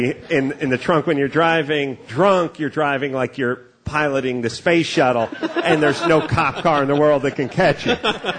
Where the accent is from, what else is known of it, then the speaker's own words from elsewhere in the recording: North Hollywood, California, United States; in North Hollywood, my hometown, by the way, just up the street on Laurel Canyon where I grew up